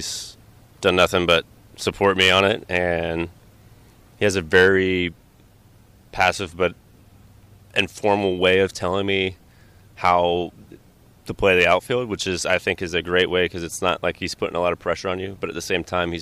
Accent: Orlando, Florida, United States; obviously growing up in Orlando. I think anybody that would grow up in the state of Florida would love to play for the Rays

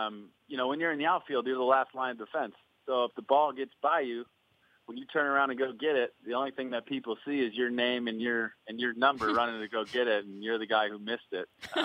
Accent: Florida, United States; I grew up in Florida, so one of the things that when I got to St. Louis that really blew me away was the tradition

